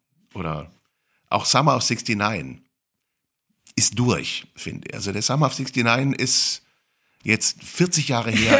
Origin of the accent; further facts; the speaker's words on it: Cologne, North Rhine-Westphalia, Germany; Meine Kölner Sozialisation hat damit zu tun, dass man als Kölner ein arrogantes Arschloch ist